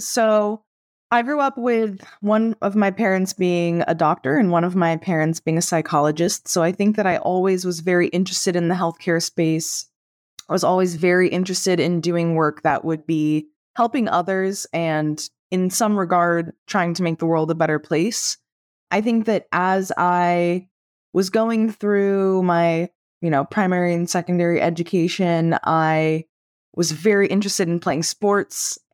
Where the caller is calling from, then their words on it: Cambridge, Massachusetts, United States; I'm calling in from Cambridge, Massachusetts in the US today.